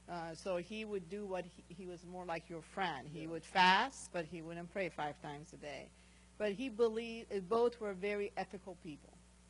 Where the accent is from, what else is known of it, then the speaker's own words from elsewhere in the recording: Tehran, Tehran Province, Iran; I'm from Iran. So, Tehran.